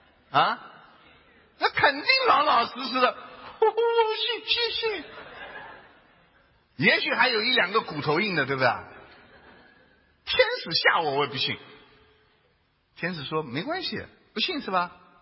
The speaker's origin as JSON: {"language": "Chinese", "country": "China", "said": "特别是我们中国人最好，因为咱们中国人呢事项，事项听得懂吗？就咱们中国人呢，宁可信其有也不能信其无啊。"}